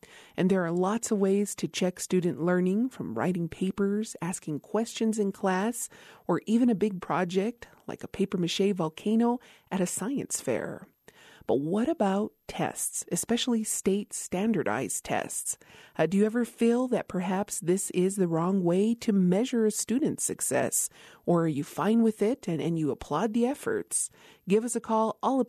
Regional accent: Isleta Pueblo, New Mexico, United States; from Isleta Pueblo, and thank you for joining us.

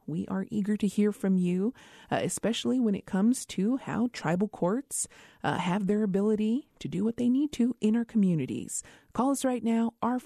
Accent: Isleta Pueblo, New Mexico, United States; from Isleta Pueblo

